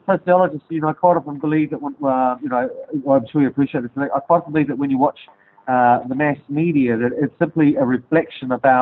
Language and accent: English; Christchurch, Canterbury, New Zealand; I grew up in Christchurch and quite, you know, strong affiliation with Christchurch.